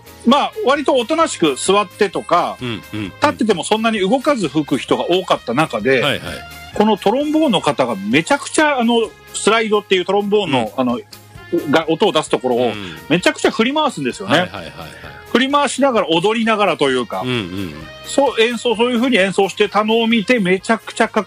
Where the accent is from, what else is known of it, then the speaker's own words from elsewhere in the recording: Yamagata, Japan; スキー僕山形出身で